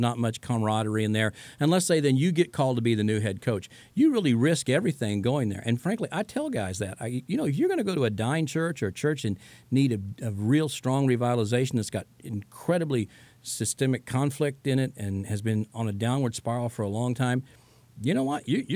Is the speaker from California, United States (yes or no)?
no; Chillicothe, Missouri, United States; By the way, I am from Chillicothe, Missouri, the home of sliced bread.